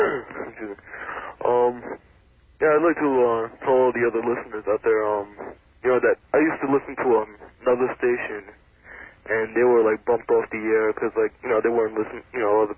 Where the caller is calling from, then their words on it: Mastic Beach, New York, United States; Oh, No, Mastic Beach.